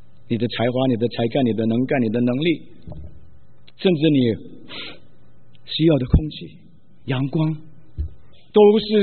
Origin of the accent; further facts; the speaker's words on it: China; 有福这个字啊，是我们中国人很喜欢的